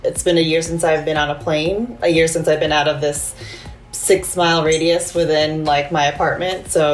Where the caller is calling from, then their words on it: Honolulu, Hawaii, United States; I am in Honolulu, Hawaii